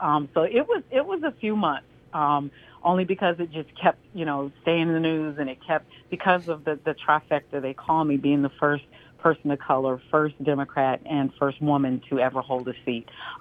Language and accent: English; Manassas, Virginia, United States; And being from the city, that just takes the pride to another level. Being born and raised in Manassas, it's hometown. It feels good.